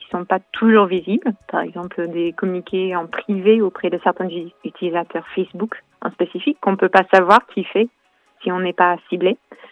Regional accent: Texas, United States; French is a second language; je viens de l'État de Texas, qui est un État plutôt de droite

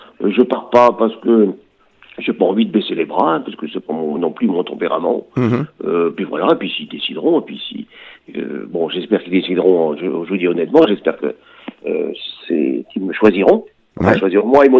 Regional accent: Trélévern, Brittany, France; je trouve ça dommage d'être arrivé à Trélévernes, mon pays natal

